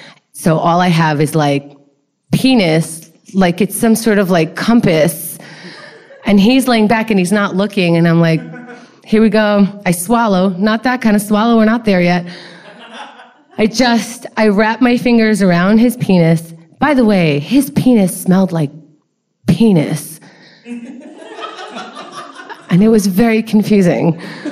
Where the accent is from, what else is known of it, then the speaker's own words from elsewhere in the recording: Queens, New York, United States; accent: Queens; much more Queens telling this story than I normally sound in real life. Please talk to me after so you can hear that. This is not my true accent. It's just the 15-year-old in me coming out.